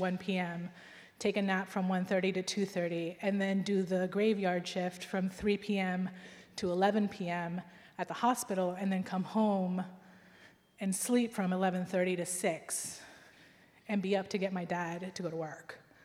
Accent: United States; But at the same time, I grew up in America where, you know, you go to prom, you go to college.

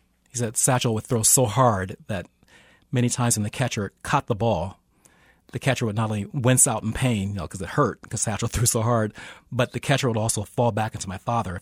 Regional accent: Kansas City, Missouri, United States; I grew up in the Swope Park area.

